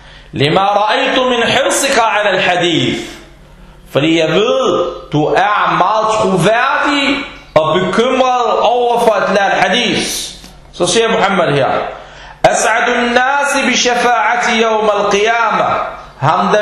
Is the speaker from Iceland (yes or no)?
no; Palestine; Jeg er selv palæstinenser.